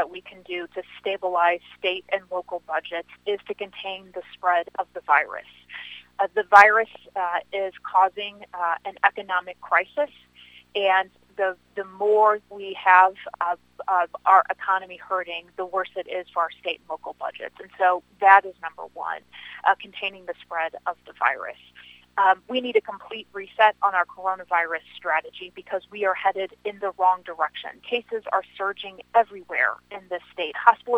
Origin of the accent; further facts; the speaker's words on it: St. Louis, Missouri, United States; You know, I grew up in St. Louis, and I didn't come from a political family or a connected family.